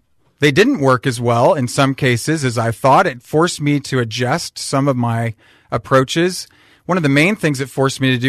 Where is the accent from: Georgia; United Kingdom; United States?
United States; California; also born or lived in Kansas; now in Washington, United States; California.